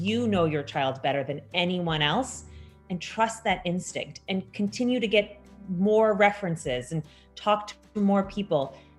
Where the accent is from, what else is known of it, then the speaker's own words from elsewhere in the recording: India; It just feels like, and probably because I'm Indian, it feels tragic that like we have these diagnostic capacity in the United States.